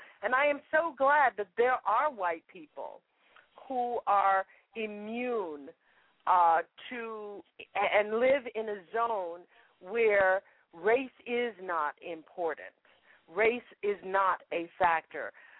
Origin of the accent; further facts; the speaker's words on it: the South, United States; I grew up in the Jim Crow South. I went to segregated schools. I spent 3 years at MIT being the only black student.